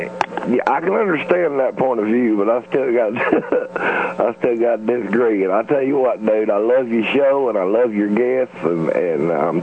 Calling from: Hayti, Missouri, United States; Yes, sir. … I'm from Hayti, Missouri.

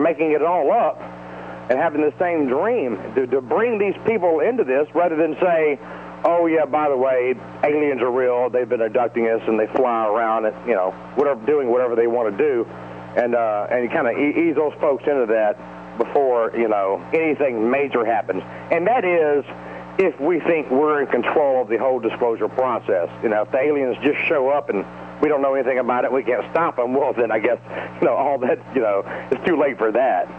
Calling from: Atlanta, Georgia, United States; in Atlanta.

